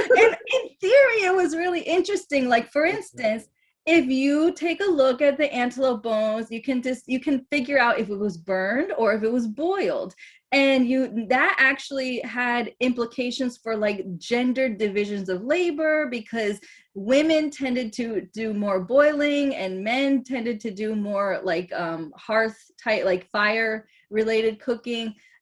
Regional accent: North Carolina, United States; also born or lived in Michigan; I was born in Michigan. I was raised in North Carolina.

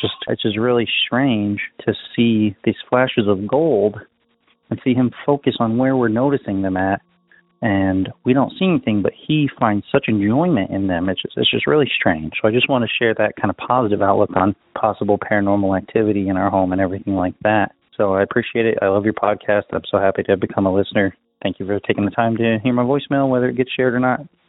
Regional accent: Nebraska, United States; I am from Nebraska and just recently got into your podcast

